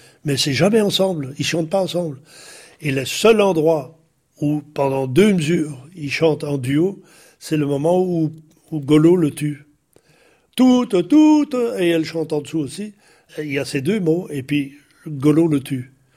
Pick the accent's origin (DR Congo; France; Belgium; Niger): Belgium; Brussels, Brussels-Capital Region; born there; Je suis né à Bruxelles au mois d'août 1940.